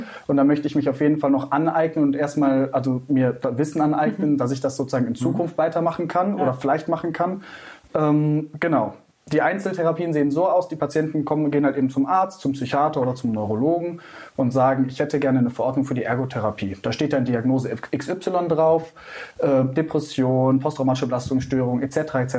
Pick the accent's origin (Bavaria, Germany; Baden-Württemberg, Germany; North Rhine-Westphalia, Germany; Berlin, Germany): North Rhine-Westphalia, Germany; Düsseldorf; ich komme tatsächlich aus Düsseldorf und arbeite in Duisburg